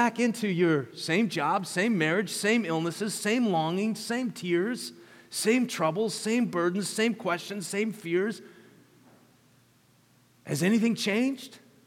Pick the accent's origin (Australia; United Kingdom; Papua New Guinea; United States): United States; Minneapolis, Minnesota; So when I was a kid growing up in Minneapolis during the hot days of July